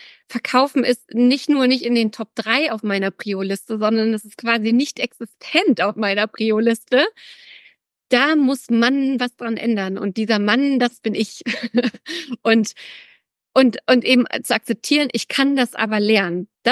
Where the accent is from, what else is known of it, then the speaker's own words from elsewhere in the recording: Mecklenburg-Vorpommern, Germany; Ich bin nördlich, so wie du, komme ich auch aus Mecklenburg-Vorpommern.